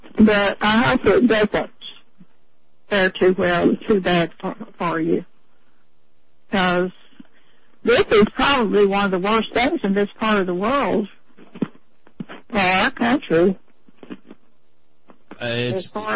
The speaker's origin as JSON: {"language": "English", "country": "United States", "tie": "born there", "said": "I was born here. Don't that make me an American?"}